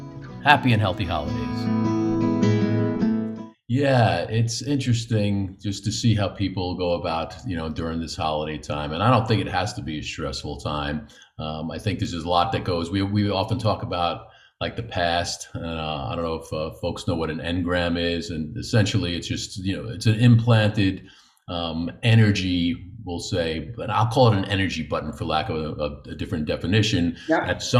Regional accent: New York, United States; But there's, you know, again, growing up in New York

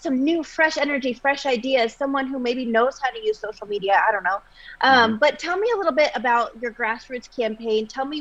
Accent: Nebraska, United States; Oh my gosh, and as you guys know, Nebraska is my home state. I'm very protective of my Cornhuskers, and as a former Miss Nebraska

